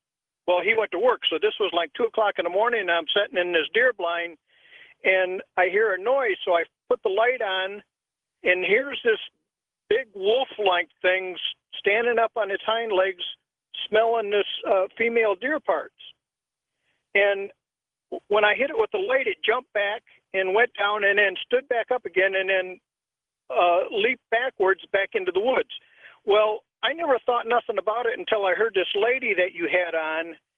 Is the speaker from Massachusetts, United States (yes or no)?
no; Alpena, Michigan, United States; now in Tulsa, United States; Hey, I was raised in Michigan up in by Alpena.